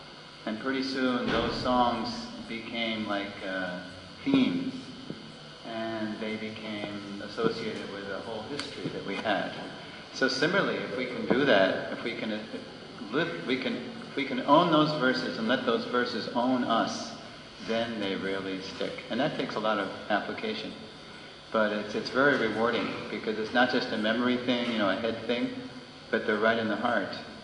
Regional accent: United States; the only analogy I have in my life is just like growing up in America in the 1960s, how did we learn songs?

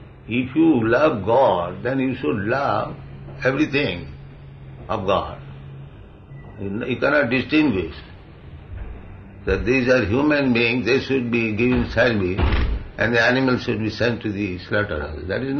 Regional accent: India; Just like you are European, you have got a different dress, I am an Indian, I have got a different dress.

